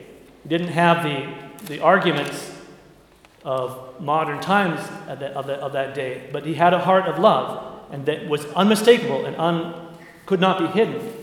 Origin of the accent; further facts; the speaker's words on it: Alaska, United States; I also have a great love for St. Herman because I grew up in Alaska.